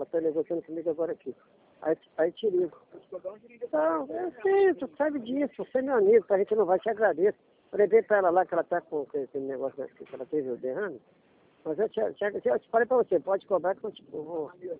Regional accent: Rio de Janeiro, Brazil; Eu sou daqui do Rio de Janeiro mesmo.

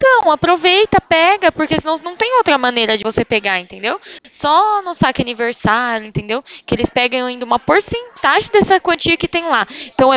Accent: São Paulo, Brazil; Eu sou aqui de São Paulo

